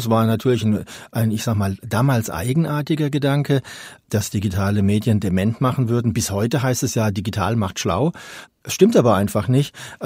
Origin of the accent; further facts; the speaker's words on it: Germany; Wir sind beide in Deutschland aufgewachsen, haben Deutsch gelernt.